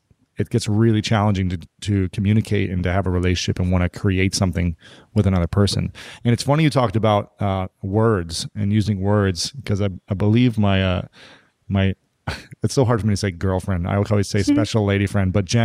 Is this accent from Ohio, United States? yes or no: yes; Ohio, United States; It's just a shame that you're from Michigan, because I'm from Ohio, but I won't hold it against you.